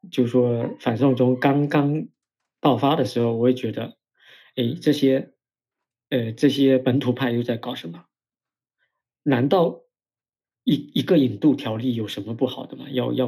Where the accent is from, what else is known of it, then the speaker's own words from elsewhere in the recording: China; 就说作为一个大陆人，怎么看待当时的香港的抗争